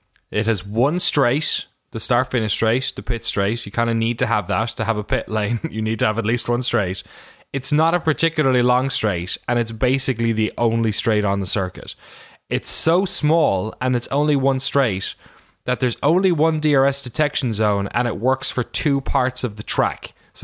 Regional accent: Ireland; because I'm from Ireland

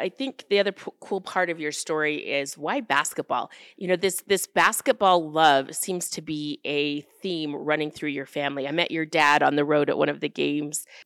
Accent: Utah, United States; I've been everywhere in the world, and I say I'm from Utah, and they say, oh, Utah Jazz.

